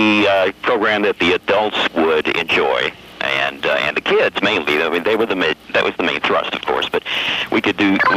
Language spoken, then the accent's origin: English; Louisville, Kentucky, United States; I came from Louisville, and, of course, that's where I started.